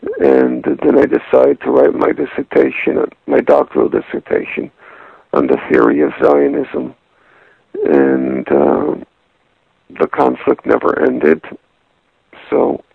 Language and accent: English; Brooklyn, New York, United States; I grew up first in Borough Park, which at the time was a mixed working class neighborhood. Now it's a Orthodox Jewish neighborhood. Then we moved to a upwardly mobile lower middle class neighborhood called Mill Basin, also in Brooklyn.